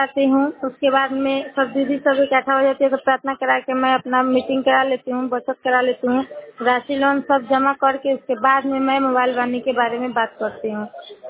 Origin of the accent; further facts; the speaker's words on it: Majhariya, India; मैं पंचायत मझरिया से हूँ। मेरा गांव का नाम मझरिया है।